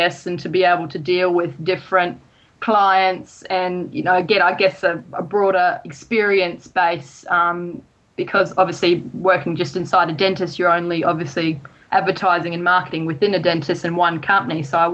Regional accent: New Zealand; accent: New Zealand; I lost my New Zealand accent very long ago, unfortunately, but, you know.

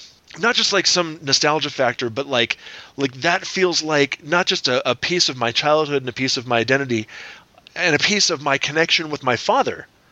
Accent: San Diego, California, United States; moved away; such great memories of growing up in San Diego. I know the traffic sucks. I know the city is like twice as big as it was when my family moved away 2.5 decades ago.

